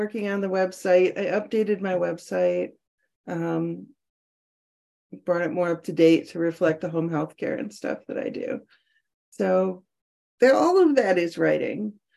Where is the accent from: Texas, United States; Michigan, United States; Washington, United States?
Michigan, United States; I'm from Michigan, about halfway between Lansing and Ann Arbor.